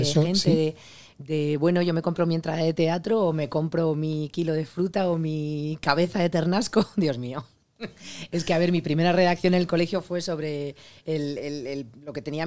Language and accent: Spanish; Zaragoza, Aragon, Spain; also born or lived in Madrid; llevo aquí 20, pues más años aquí que en Zaragoza, ¿sabes? O sea que soy ya Madrid y maña. Y pues sobre todo una actriz muy tozuda, como buena aragonesa